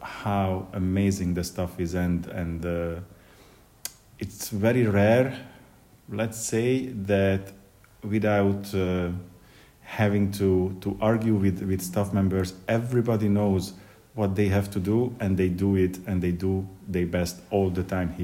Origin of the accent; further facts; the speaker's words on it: Hungary; now in Ireland; I'm from Hungary.